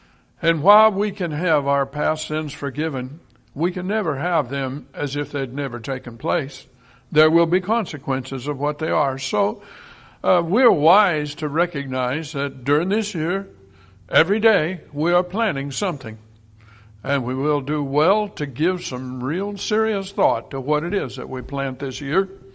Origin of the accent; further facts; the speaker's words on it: Iowa, United States; When I was a boy growing up in Iowa, they used to say, if the corn is knee-high by the 4th of July, it'd make.